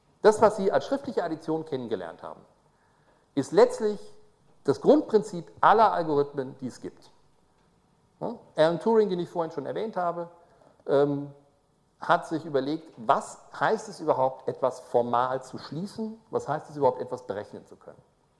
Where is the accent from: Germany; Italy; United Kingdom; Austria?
Germany; Braunschweig, Lower Saxony; ich komme aus Braunschweig, das ist gleich neben Wolfsburg, ja.